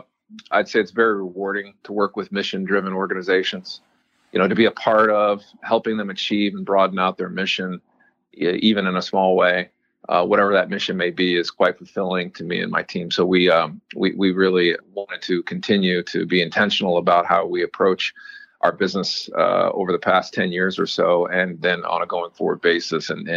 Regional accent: Fort Wayne, Indiana, United States; So I grew up in Fort Wayne. I'm a native Hoosier.

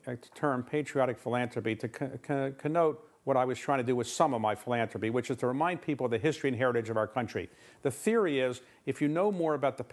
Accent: Baltimore, Maryland, United States; Well, I was growing up in Baltimore, and the Orioles were obviously our hometown baseball team

